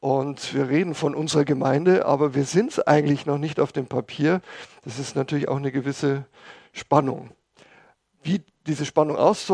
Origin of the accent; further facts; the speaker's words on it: Passau, Bavaria, Germany; ich komme aus Passau, bin Vater von vier erwachsenen Kindern